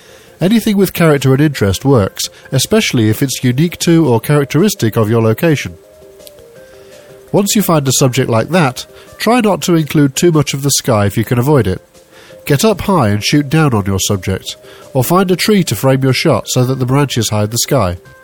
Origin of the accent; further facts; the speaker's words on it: United Kingdom; As you've probably already noticed, I'm British. I live in the northwest of England, and one thing that this part of the world is famous for is the weather.